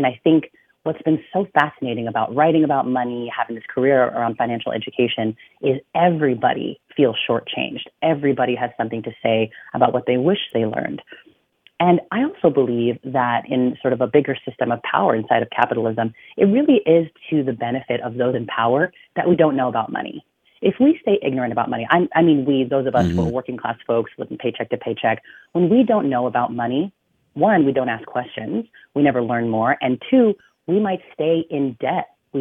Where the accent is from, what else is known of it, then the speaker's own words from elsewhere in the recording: California, United States; I'm a Filipino-American daughter of immigrants, first generation. I grew up in the California Bay Area.